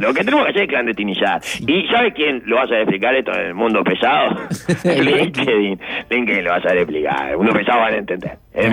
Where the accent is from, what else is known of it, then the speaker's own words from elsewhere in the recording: Uruguay; lo de la asociación de somos uruguayos que somos.